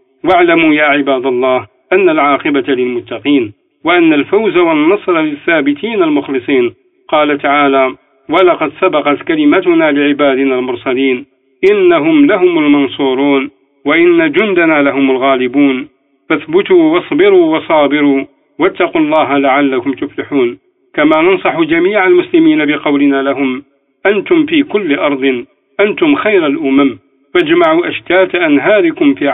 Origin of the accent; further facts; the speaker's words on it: Algeria; في بلادنا الجزائر